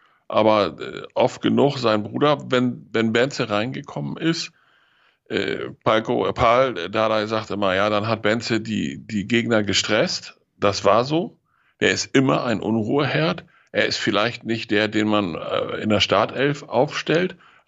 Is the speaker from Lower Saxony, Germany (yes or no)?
yes; Lower Saxony, Germany; Ich freue mich schon auf das Hannover-Spiel am Freitag, weil ich hinfahren werde als Niedersachse.